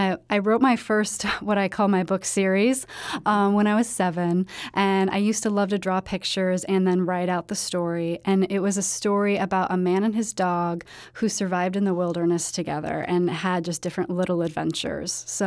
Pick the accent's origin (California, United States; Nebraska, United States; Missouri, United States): Nebraska, United States; Kearney; I grew up on an acreage right outside Kearney, Nebraska, mm-hmm. and I was a tomboy when I was little, and I lived close to the Wood River